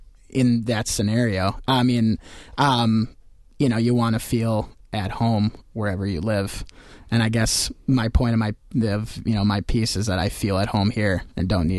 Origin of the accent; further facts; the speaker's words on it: Oshkosh, Wisconsin, United States; I'm from Oshkosh originally